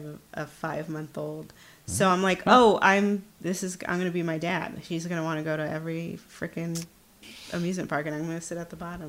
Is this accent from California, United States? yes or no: yes; California, United States; I grew up in the Valley, so mm-hmm. we would do Six Flags a lot.